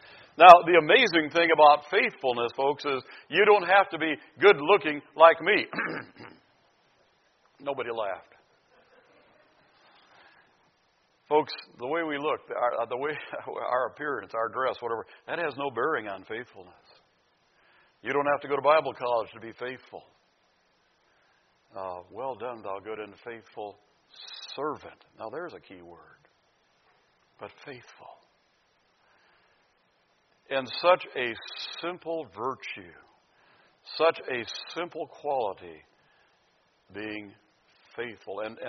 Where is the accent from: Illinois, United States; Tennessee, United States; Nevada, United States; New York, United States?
Illinois, United States; Pekin; also born or lived in Minnesota; I was born in Minnesota. My wife was born in Duluth. But my dad was a pastor, and by the time I was in sixth grade, we had moved to a town called Pekin, Illinois. It's right outside of Peoria.